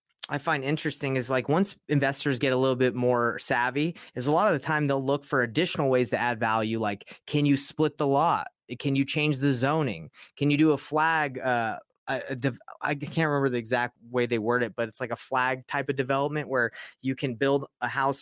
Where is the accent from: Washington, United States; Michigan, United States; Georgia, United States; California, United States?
Georgia, United States; East Cobb; I grew up in East Cobb in Georgia